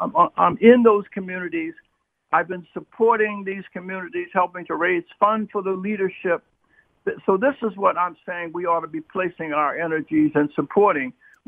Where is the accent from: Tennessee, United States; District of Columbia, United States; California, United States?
District of Columbia, United States; Washington; 22 years ago in my hometown of Washington, D.C., there was an area called Benning Terrace.